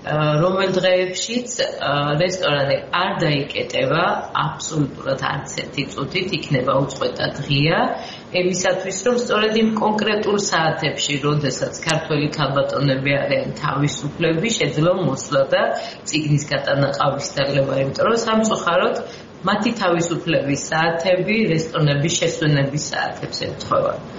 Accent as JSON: {"language": "Georgian", "town": "Merisi", "region": "Adjara", "country": "Georgia", "tie": "born or raised there", "said": "ანუ მე აუცილებლად დავბრუნდები მერისში. აუცილებლად. მე ყოველთვის ფიქრობდი მერისზე და არასდროს არ დამიწყებია, რომ ვალში ვარ აი იმ ადგილთან, სადაც მე გავიზარდე."}